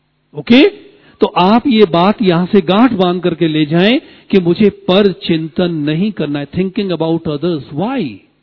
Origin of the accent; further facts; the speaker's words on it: Uttar Pradesh, India; मेरा जन्म मथुरा के पास गांव में हुआ